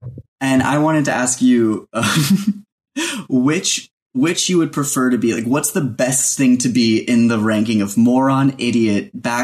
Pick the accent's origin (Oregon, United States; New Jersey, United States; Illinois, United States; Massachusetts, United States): New Jersey, United States; I'm from Jersey.